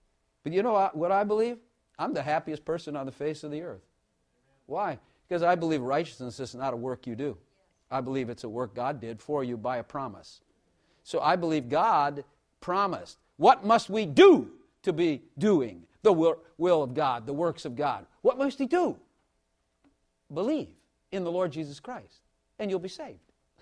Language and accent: English; Ireland; Just poor white Irish trash. I was glad I'm Irish. Irish trash. And that's what it is. We grew up in trash.